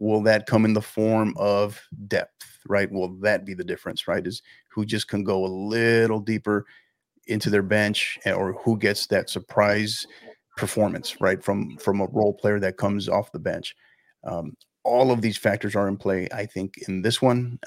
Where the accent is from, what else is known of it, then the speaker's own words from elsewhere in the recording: El Paso, Texas, United States; I'm originally from the El Paso area.